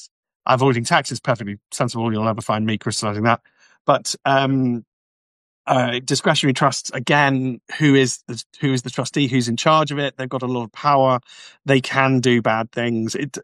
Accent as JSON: {"language": "English", "country": "United Kingdom", "said": "because we're very British"}